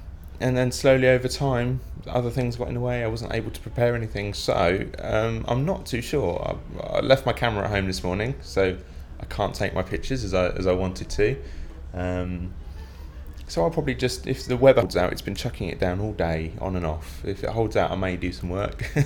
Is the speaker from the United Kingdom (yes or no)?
yes; Norwich, East of England, United Kingdom; I am 26 now, and I come from Norwich.